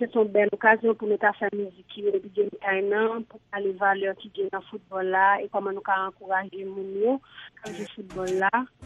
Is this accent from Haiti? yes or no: yes; Haiti; je suis haïtien